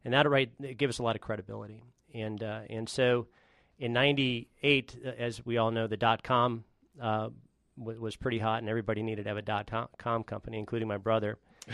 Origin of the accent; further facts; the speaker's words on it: Wisconsin, United States; Well, I grew up outside of Milwaukee, about 30 minutes outside of the city on a lake called Pewaukee Lake. It's a sailing lake.